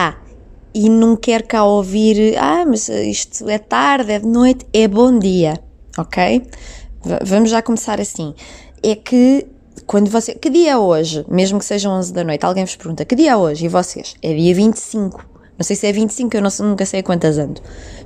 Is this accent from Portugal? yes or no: yes; Norte, Portugal; accent: northern Portuguese; now in Espinho, Portugal; se calhar estou-me a referir ao sotaque do Porto ou ao sotaque de Espinho, que é onde eu moro, não é?